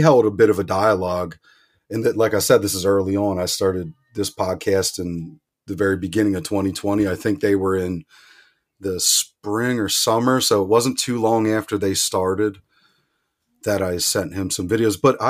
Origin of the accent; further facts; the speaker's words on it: Pennsylvania, United States; I live 15 miles from where I grew up. I grew up outside of Philadelphia. I keep moving further west.